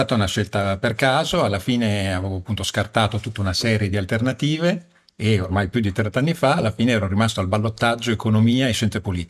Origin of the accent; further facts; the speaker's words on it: Bologna, Emilia-Romagna, Italy; io sono nato a Bologna, ho fatto tutte le scuole a Bologna, quindi ho frequentato Scienze Politiche a Bologna negli anni 90, dal 93 al 98, e poi sono sempre rimasto dentro l'Università di Bologna.